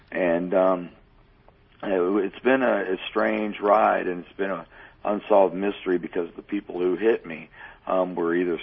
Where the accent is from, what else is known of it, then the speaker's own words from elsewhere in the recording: Missouri, United States; down where I'm from in southwest Missouri, my hometown.